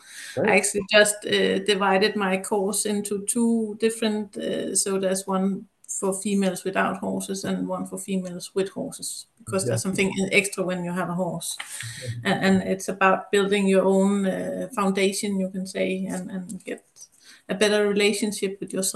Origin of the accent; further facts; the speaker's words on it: Denmark; Yes. I'm also from Denmark.